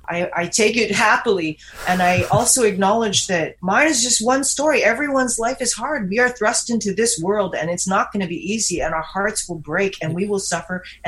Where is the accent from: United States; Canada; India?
Canada; Vancouver, British Columbia; They were there when I was growing up in Vancouver.